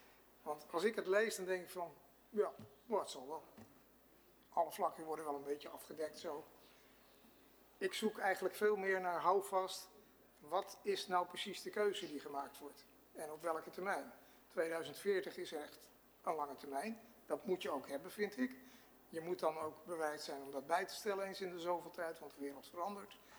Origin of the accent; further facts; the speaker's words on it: Amsterdam, North Holland, Netherlands; born there; excuus helemaal, maar ik ben in Amsterdam geboren